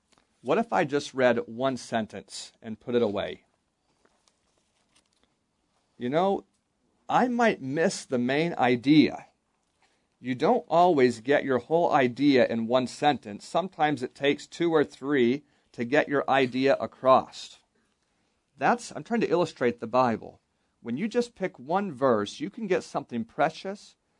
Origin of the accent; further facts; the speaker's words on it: Alaska, United States; I grew up in Alaska, and I had a coat